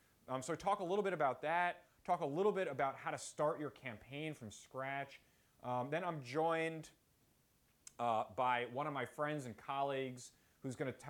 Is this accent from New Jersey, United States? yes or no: yes; South Orange, New Jersey, United States; So when I ran for mayor in my hometown in South Orange 2011, that election ended up being a little close.